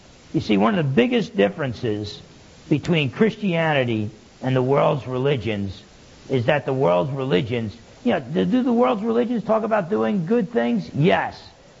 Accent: New Jersey, United States; now in Washington, United States; And I said, well, I'm from New Jersey originally.

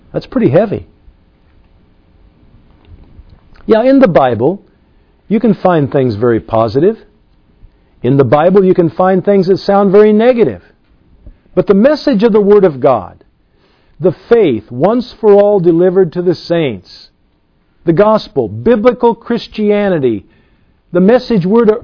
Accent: Indianapolis, Indiana, United States; Indianapolis, Indiana, my hometown.

